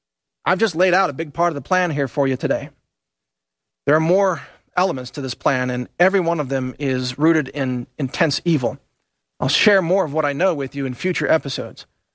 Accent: Texas, United States; We are Americans. I'm a Texan.

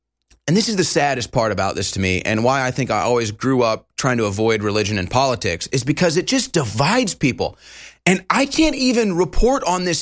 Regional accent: United States; I'm not trying to go side by side here with Israel or Palestine. Okay, I'm an American.

